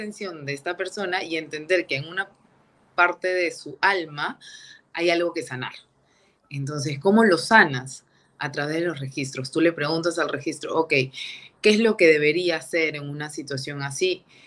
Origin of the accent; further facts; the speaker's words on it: Lima, Peru; Yo soy de Lima, Perú.